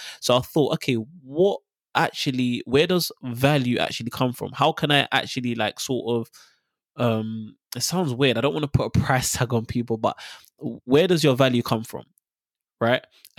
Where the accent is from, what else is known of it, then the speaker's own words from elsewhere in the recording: Dagenham, London, United Kingdom; So I grew up in Dagenham, East London. I went to school in Romford, but technically I was just always in Dagenham, East London.